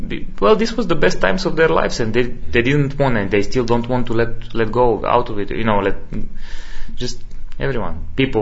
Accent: Bulgaria; And I grew up in Bulgaria during the communism where, you know, spaghetti western had a special influence.

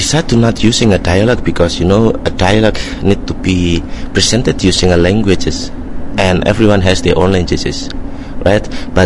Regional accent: Indonesia; me myself, you know, I grew up in Indonesia, which also, you know, is very East.

